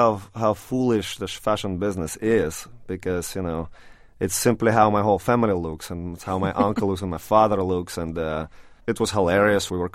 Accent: Ukraine; when I was growing up in Ukraine, I was surrounded by characters like that.

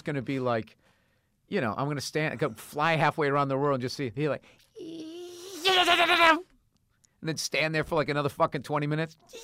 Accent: United States; as an American, to actually go there

